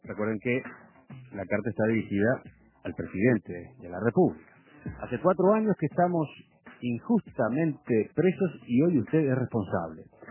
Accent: Uruguay; Nos produce pudor como uruguayos

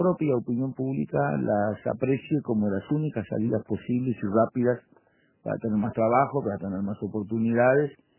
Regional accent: Uruguay; marchábamos los uruguayos todos

